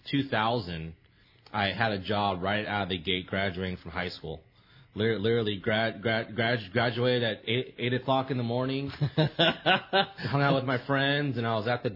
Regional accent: Chula Vista, California, United States; I grew up in Chula Vista, so I grew up right next to Otay.

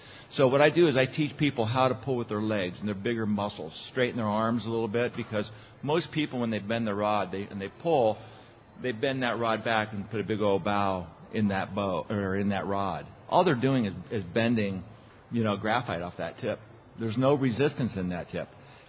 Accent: Aspen, Colorado, United States; When I grew up in Aspen, the first time I saw a fly line arcing across space in the local park, I thought, wow, that's really cool.

